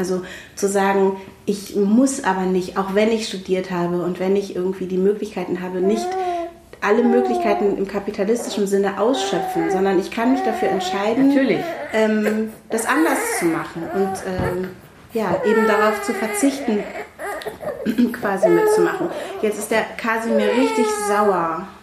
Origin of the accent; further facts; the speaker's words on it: Lower Saxony, Germany; Ich komme ja aus dem Wendland.